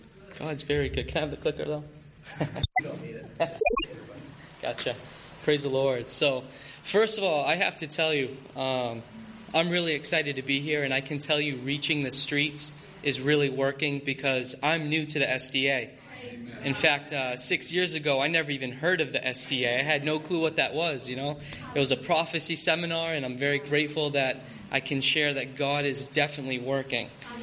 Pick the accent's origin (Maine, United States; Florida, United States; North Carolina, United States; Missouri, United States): Maine, United States; growing up in Maine, I like to fish.